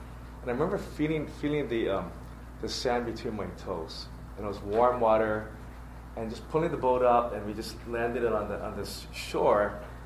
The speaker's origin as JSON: {"language": "English", "region": "Hawaii", "country": "United States", "tie": "born or raised there", "said": "So as you know, I was born and raised in Hawaii."}